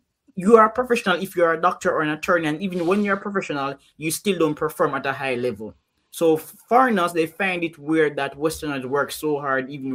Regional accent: Jamaica; moved away as an adult; As somebody who's an immigrant, I was born in Jamaica, went to school and university in Jamaica, lived there well into my 20s.

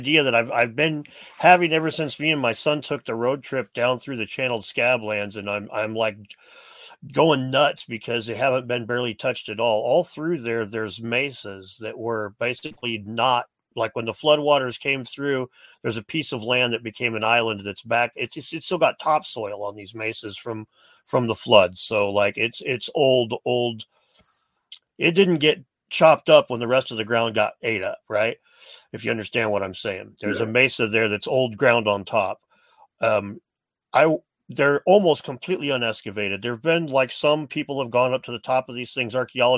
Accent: Missouri, United States; Yeah. I grew up near St. Louis, and they raised a bunch just to build the city.

